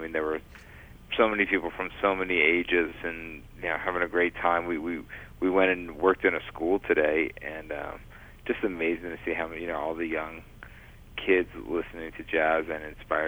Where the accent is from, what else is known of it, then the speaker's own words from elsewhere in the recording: New Orleans, Louisiana, United States; growing up in the French Quarter, and my first music teacher was Walter Payton when I was at McDonough 15.